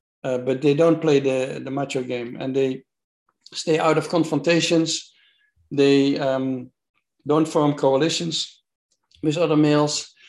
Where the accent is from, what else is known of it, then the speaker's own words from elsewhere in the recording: Netherlands; English is a second language; I came from the Netherlands where we had already all these discussions about homosexuality were behind us